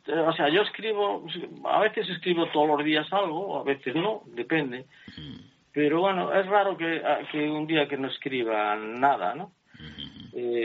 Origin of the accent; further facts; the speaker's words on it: Asturias, Spain; yo soy del occidente de Asturias, donde la Santa Compaña está muy presente